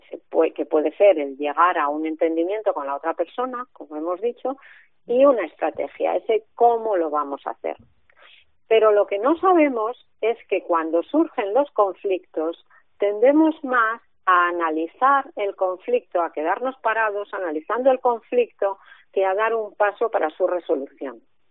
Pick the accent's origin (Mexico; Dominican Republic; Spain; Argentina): Spain; Santander, Cantabria; moved away as an adult; now in Valladolid, Spain; yo por ejemplo, que soy de Santander, pues me vine a Valladolid a trabajar.